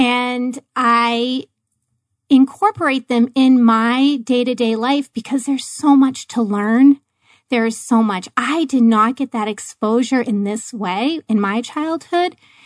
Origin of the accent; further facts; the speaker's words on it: Maine, United States; moved away as an adult; now in Phoenix, United States; So I have been in Phoenix almost 16 years. I grew up in Maine, so far, far away, and being a flight attendant brought me here.